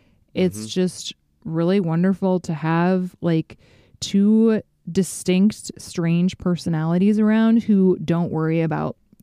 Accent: Fairbanks, Alaska, United States; which is 13 miles south of my hometown of Fairbanks, Alaska.

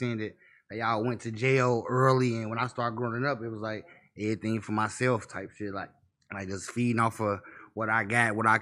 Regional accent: Chicago, Illinois, United States; I grew up in Chicago.

